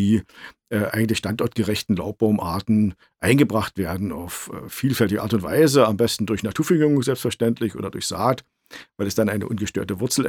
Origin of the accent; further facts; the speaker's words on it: Brandenburg, Germany; als wir 1990 das Waldumbruchprogramm in meinem Heimatland Brandenburg entworfen haben